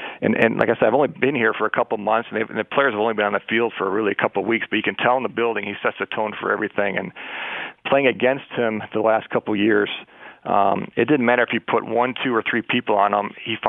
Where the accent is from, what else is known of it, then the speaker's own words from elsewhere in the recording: Buffalo, New York, United States; I grew up in Buffalo, New York. I grew up a Bills fan, and we know what that fan base is like.